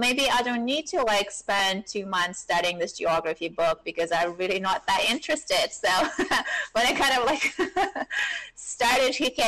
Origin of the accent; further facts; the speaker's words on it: Germany; Well, I was from Germany, which was true.